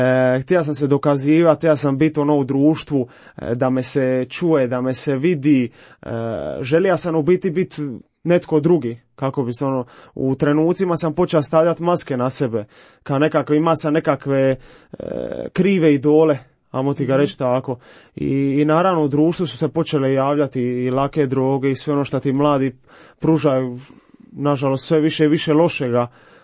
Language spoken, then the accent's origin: Croatian; Split, Split-Dalmatia County, Croatia; Dolazim iz Splita.